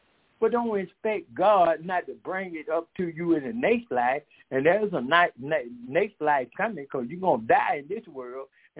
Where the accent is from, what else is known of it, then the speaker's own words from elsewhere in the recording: Decatur, Georgia, United States; We are from Decatur, Georgia.